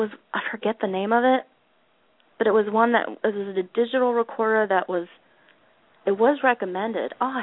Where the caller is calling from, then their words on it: Ohio, United States; Hi, John. … I'm from Ohio.